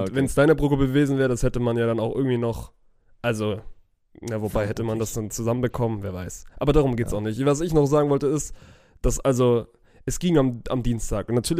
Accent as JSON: {"language": "German", "town": "Hanover", "region": "Lower Saxony", "country": "Germany", "said": "ich komme auch aus Hannover."}